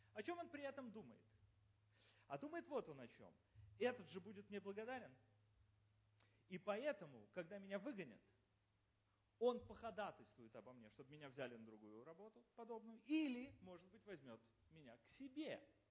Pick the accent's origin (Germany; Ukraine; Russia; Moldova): Germany; Вот в Европе, поскольку мы из Германии сами, я в Германии раз в году